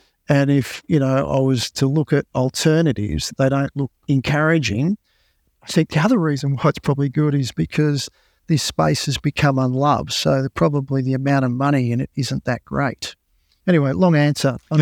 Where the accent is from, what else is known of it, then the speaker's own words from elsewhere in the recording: Australia; even though we're Australian, I tend to be probably quite US-centric.